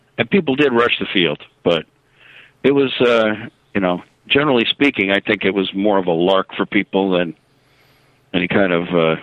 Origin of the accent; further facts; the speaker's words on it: California, United States; Bro, can I just tell you, I'm also from the SoCal.